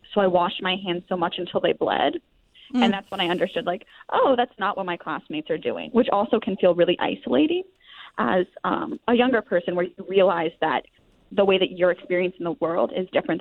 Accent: Orono, Maine, United States; Yes, I am. I'm from Orno.

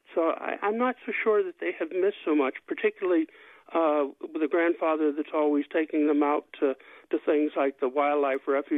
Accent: Arlington, Virginia, United States; But when I grew up in Arlington, Virginia. And yes, it's a residential area, but we had the opportunity to wander around

